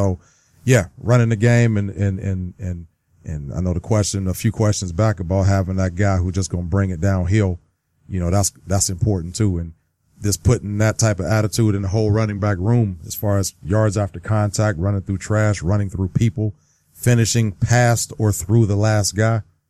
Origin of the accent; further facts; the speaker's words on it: Youngstown, Ohio, United States; Now, I grew up in Youngstown, Ohio, so yeah. You could be Pittsburgh or you could be Cleveland, and I was neither.